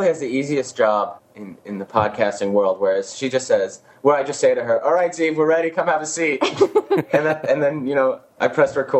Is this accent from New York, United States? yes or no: yes; New York, United States; I grew up fishing on Lake Ronkonkoma.